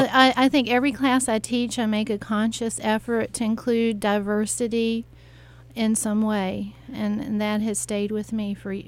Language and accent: English; South Carolina, United States; I am literally from South Carolina. I grew up in South Carolina, North Carolina, but I've been here 22 years, so I'm from here.